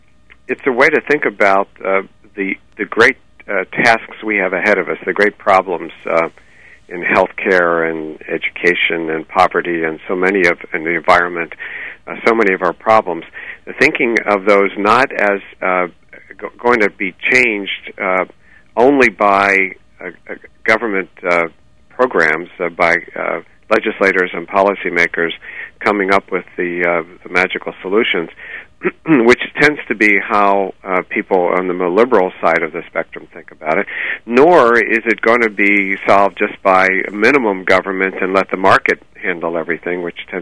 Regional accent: Philadelphia, Pennsylvania, United States; I grew up in Philly, and Philadelphians tend to turn it to a Doherty

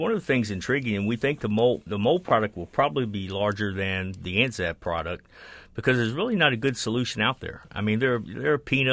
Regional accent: Texas, United States; I grew up down in South Texas

